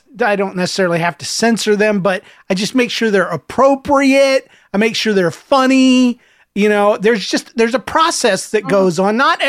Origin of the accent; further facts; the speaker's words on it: Alberta, Canada; I'm from Atlanta. No, I'm sorry. I can't read Alberta, Canada.